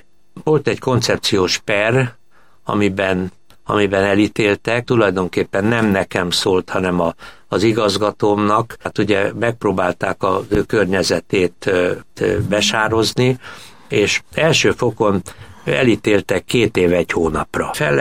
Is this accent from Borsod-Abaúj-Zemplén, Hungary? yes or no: no; Budapest, Hungary; born there; 1943-ban születtem Budapesten … református lelkész volt